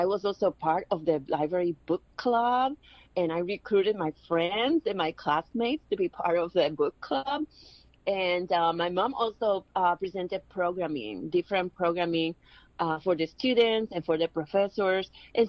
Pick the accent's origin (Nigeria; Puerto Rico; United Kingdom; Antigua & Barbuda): Puerto Rico; it's good that I am president and I am from Puerto Rico because I was able to call attention to the situation of the libraries there.